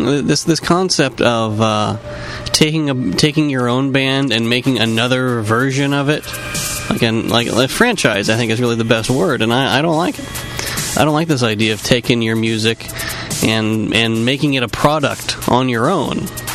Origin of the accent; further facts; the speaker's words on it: United States; I'm American, so we often don't know these things.